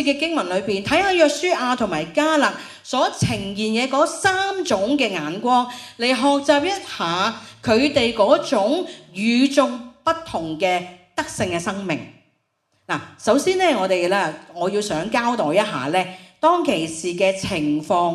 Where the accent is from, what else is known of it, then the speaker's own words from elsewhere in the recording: Hong Kong; 我哋喺香港住咗几十年，我喺香港出世，真係冇遇过咩叫疫情。